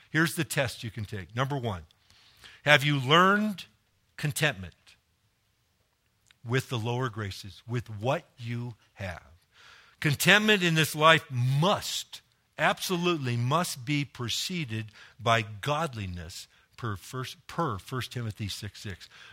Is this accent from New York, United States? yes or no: no; Los Angeles, California, United States; And I grew up in Los Angeles in the hood. It was BYOG country.